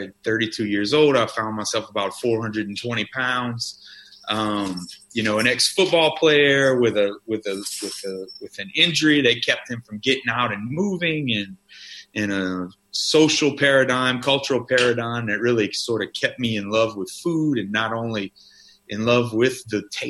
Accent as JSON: {"language": "English", "region": "Louisiana", "country": "United States", "tie": "born or raised there", "said": "I grew up in South Louisiana"}